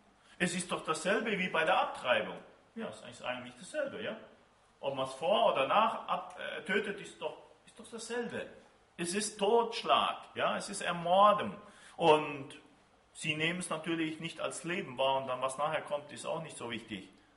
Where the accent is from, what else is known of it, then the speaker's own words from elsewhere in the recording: Argentina; German is a second language; Bei uns in Argentinien, bevor man den Führerschein macht, muss man einen Genderkurs machen.